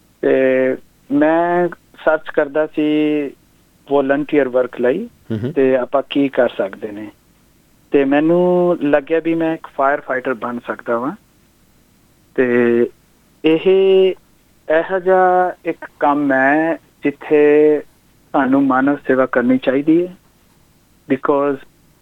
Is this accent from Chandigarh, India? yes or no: yes; Chandigarh, India; now in Truganina, Australia; ਉਹ ਤੋਂ ਪਹਿਲਾਂ ਮੈਂ ਰਹਿੰਦਾ ਸੀ ਸਾਊਥ ਈਸਟਰਨ ਸਬਰਬ ਵਿੱਚ ਇਨ ਮੈਲਬਰਨ। ਤੇ ਮੈਂ ਬੈਕਗਰਾਉਂਡ, ਮੈਂ ਚੰਡੀਗੜ੍ਹ ਤੋਂ ਤੇ ਮੈਂ ਮੂਵ ਹੋਇਆ ਸੀ 2007 ਦੇ ਵਿੱਚ ਆਸਟ੍ਰੇਲੀਆ।